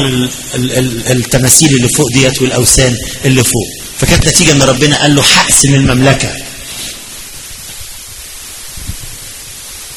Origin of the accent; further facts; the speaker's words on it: Egypt; والاستعمار كان عندنا في مصر الانجليزي، احنا عايشين في بلدنا والانجليز جم،